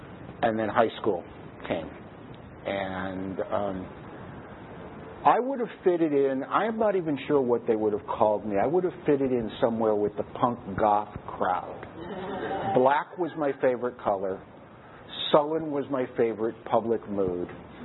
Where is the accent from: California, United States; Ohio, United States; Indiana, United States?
California, United States; Los Angeles; I'm 62 years old. I was born and raised in Los Angeles. I come from a pretty ordinary middle-class Jewish family.